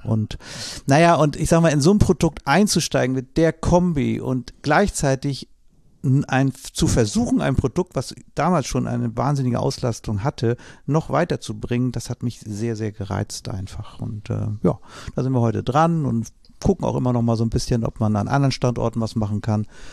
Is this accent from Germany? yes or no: yes; Glücksburg, Schleswig-Holstein, Germany; zurückgegangen nach Flensburg in meine Heimatstadt, nein, nach Glücksburg genauer gesagt